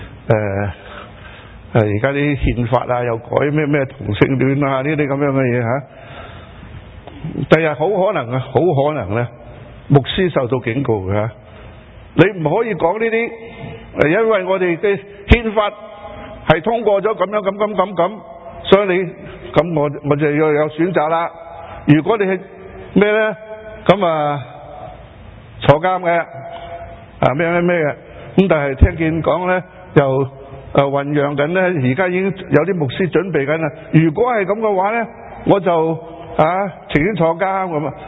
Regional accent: China; 在古时呢，我们中国人一直到今天都是的，一家之主搵食

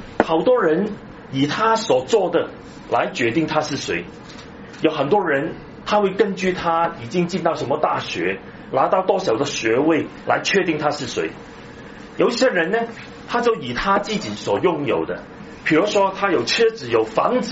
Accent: China; 我们是一个中国人因为我们的整个护照还是中国的护照

